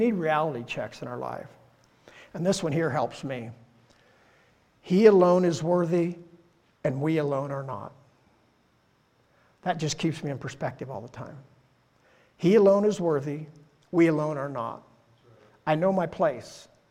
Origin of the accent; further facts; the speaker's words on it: Iowa, United States; I'm from Southern Iowa, but I'm not that far south.